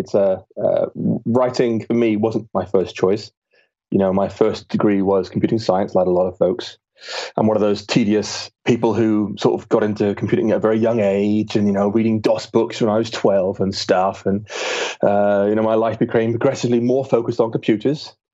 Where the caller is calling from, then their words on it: Bath, South West England, United Kingdom; A small town in England called Bath.